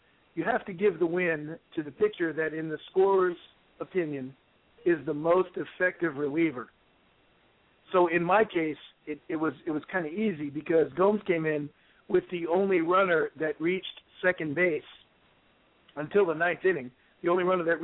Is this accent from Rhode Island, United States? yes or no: yes; Rhode Island, United States; And I grew up in Rhode Island, so I was real familiar with that outcome.